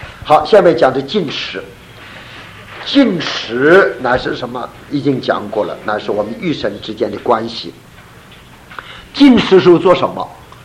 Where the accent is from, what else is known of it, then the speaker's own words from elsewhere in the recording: Shandong, China; accent: Shandong; 这是我们山东话，北方话啊。